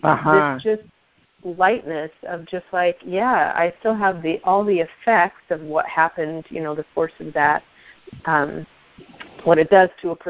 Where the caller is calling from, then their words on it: Washington, United States; I'm calling from Washington.